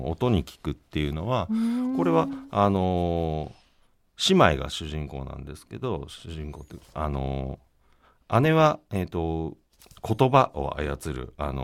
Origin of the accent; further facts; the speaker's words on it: Greater Tokyo Area, Japan; 私はもともと首都圏で生まれ育ってて、自分が方言に馴染みがないからっていうのもあると思うんですけど